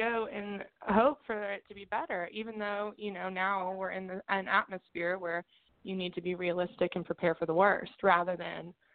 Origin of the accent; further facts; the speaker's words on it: North Carolina, United States; Okay, well, I grew up in Durham County. So I was a student myself in Durham County Schools.